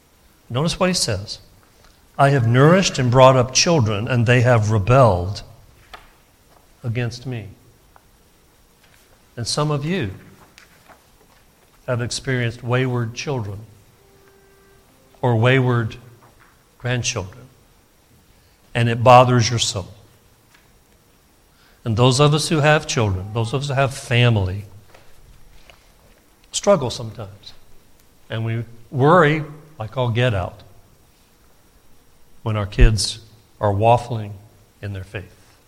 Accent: Alabama, United States; that's an Alabama term, by the way, I'm from Alabama

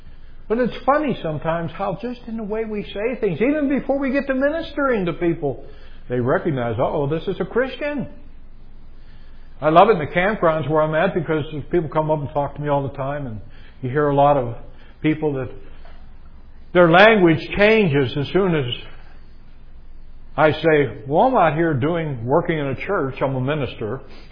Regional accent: Pittsburgh, Pennsylvania, United States; People do that to me because I'm from Pittsburgh.

